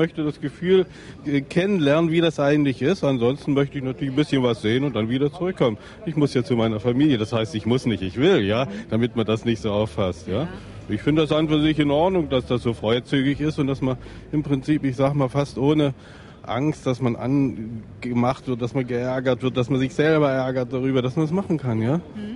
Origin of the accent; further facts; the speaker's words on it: Mecklenburg-Vorpommern, Germany; Ja, ich bin aus Mecklenburg, ja.